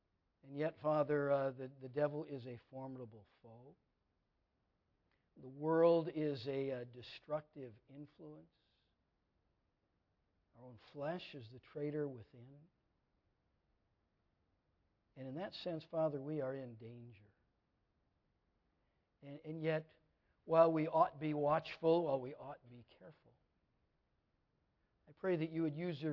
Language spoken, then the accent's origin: English; Minnesota, United States; Now, you know, I'm from Minnesota, and there are lots of deer crossing signs, but none of them warn us about lions.